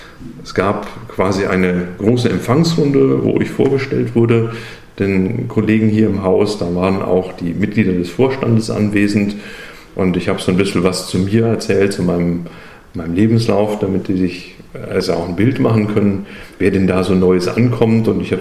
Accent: Bamberg, Bavaria, Germany; born there; ganz ursprünglich komme ich aus der schönen Domstadt Bamberg. Also auf jeden Fall wurde ich dort geboren. Aufgewachsen bin ich in einem kleinen Ort knapp daneben. Meine Großeltern hatten da einen landwirtschaftlichen Betrieb

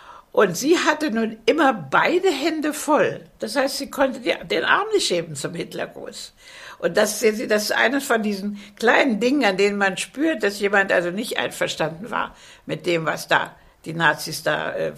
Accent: Berlin, Germany; accent: Berlinisch; ich bin hier in Berlin aufgewachsen und sage auch, die einzige Sprache, die ich richtig kann, ist Berlinsch. Ich spreche zwar auch Englisch und spreche Hebräisch, aber besser kann ich eben Berlinsch, nicht wahr? Auf jeden Fall bin ich hier zur Schule gegangen

